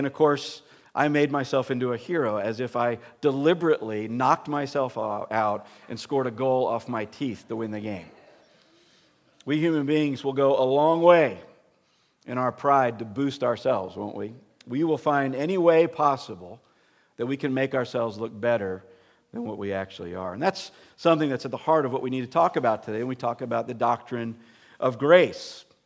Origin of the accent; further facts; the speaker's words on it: Florida, United States; I'm from Florida, so I can't give you my high school in the St. Louis area. I went to Keswick Christian High School in Florida.